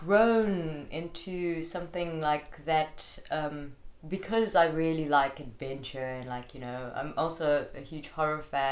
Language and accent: English; Greytown, KwaZulu-Natal, South Africa; also born or lived in Pietermaritzburg; So I actually grew up in Greytown. I'm a country gal.